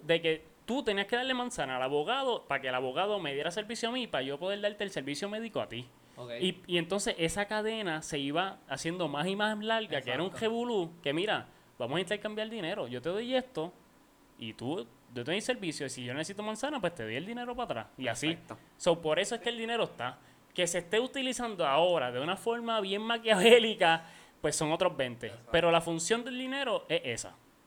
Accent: Ponce, Puerto Rico; ya me fui de Ponce.

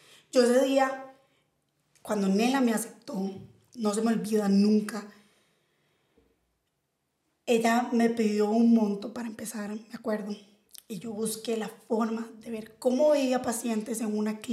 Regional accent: Guanacaste, Costa Rica; Yo soy de Guanacaste.

